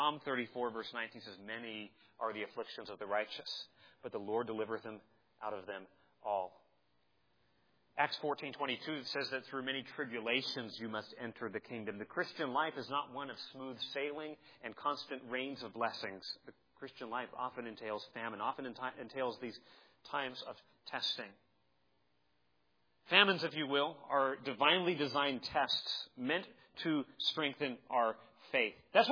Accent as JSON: {"language": "English", "region": "Arizona", "country": "United States", "tie": "born or raised there", "said": "Okay, I grew up in Arizona, and we would get these La Nina winters where we didn't get any rain"}